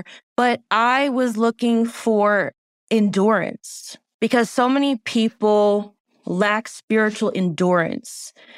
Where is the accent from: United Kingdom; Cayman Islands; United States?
Cayman Islands; I have Cuban ancestry. My mother's from the Cayman Islands. I grew up in the Cayman Islands, but we have Cuban and Jamaican heritage on that side. And then my father was Eastern European, Polish, Lithuanian.